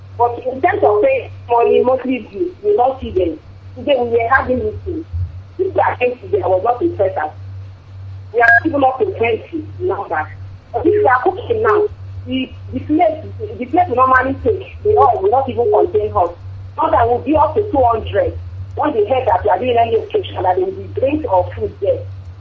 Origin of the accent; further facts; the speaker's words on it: Delta, Nigeria; now in Russia; I'm calling from Russia. I'm from Okanlam, Ukushimi. Delta State, Ukushimi, local government.